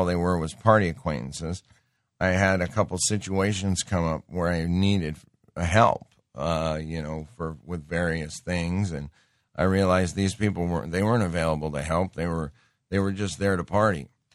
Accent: Montana, United States; Growing up in Montana, at least at the time, back in the 70s and 80s, for some reason, there was not a lot

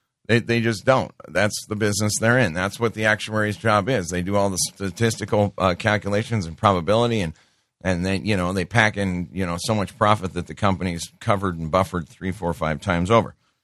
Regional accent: Montana, United States; I'm from Montana, and I'll tell you what. Being a cattle rancher ain't easy.

